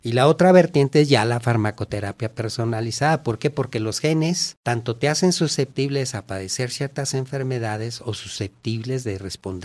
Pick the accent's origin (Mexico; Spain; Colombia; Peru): Mexico; Durango; Y entonces, por circunstancias familiares, regresé a mi tierra, aquí a Durango